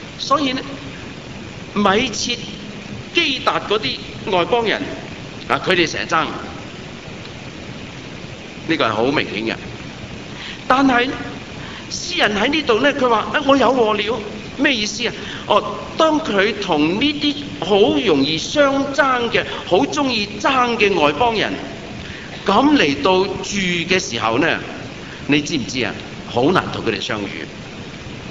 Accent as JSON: {"language": "Cantonese", "country": "Hong Kong", "said": "香港人有誰喜歡吃虧的？我們香港人精到呢"}